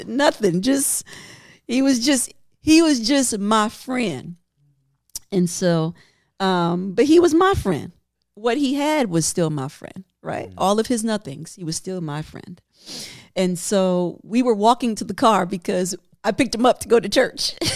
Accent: New York, United States; but I'm from New York, right?

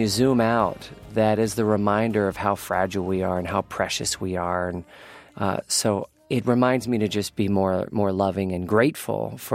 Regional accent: Richmond, Virginia, United States; You can always work back in Richmond, Virginia, my hometown.

